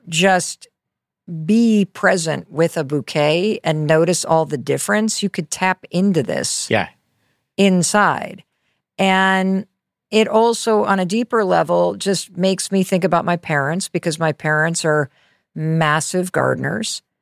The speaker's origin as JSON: {"language": "English", "region": "Michigan", "country": "United States", "tie": "born or raised there", "said": "I grew up in Western Michigan and tiny town, and I spent so much time laying in my front yard, staring up at the sky."}